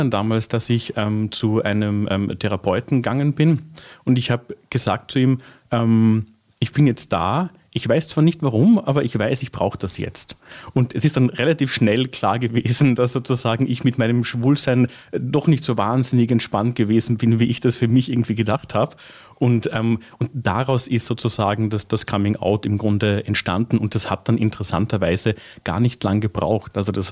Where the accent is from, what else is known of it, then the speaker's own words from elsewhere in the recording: Carinthia, Austria; ich bin ja in Kärnten aufgewachsen, also im Süden von Österreich.